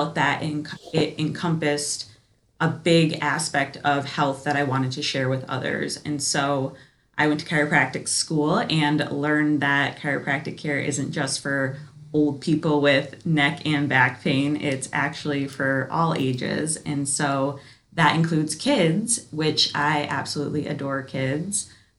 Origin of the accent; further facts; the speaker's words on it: Williamston, Michigan, United States; I grew up in Williamson, Michigan, and then I went to undergrad at Michigan State University